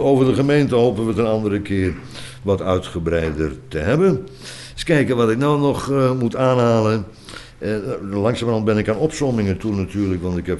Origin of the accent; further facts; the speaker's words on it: Netherlands; want dan zijn wij Nederlanders... niet altijd toebereid geweest. Vroeger hebben wij 80 jaar gevochten